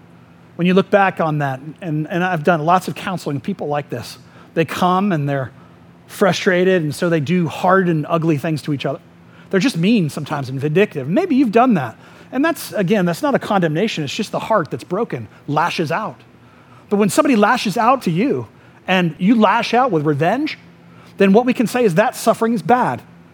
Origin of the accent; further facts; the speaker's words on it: Winter Springs, Florida, United States; I grew up in Tuscola, which is in Winter Springs.